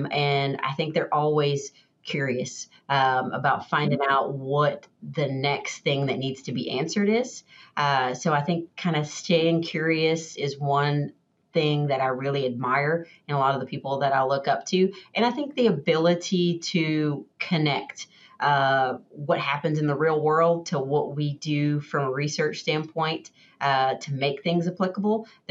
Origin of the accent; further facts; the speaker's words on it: Louisiana, United States; So I grew up in South Louisiana. So between Baton Rouge and New Orleans, I went to LSU.